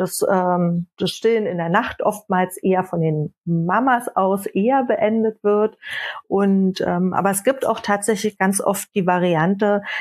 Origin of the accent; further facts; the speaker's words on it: Brandenburg, Germany; born there; Gebürtig bin ich aus der Nähe von Berlin. Das werdet ihr auch heute hören, vermute ich, weil ich gerade auf Heimatbesuch bin.